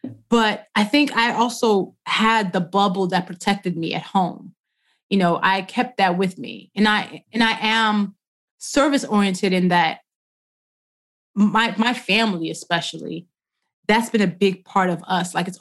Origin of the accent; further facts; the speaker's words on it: United States; And I think I'm proudly Nigerian American